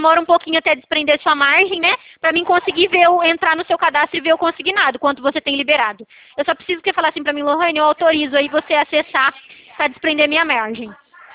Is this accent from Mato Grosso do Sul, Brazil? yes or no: no; São Paulo, Brazil; Eu sou do interior de São Paulo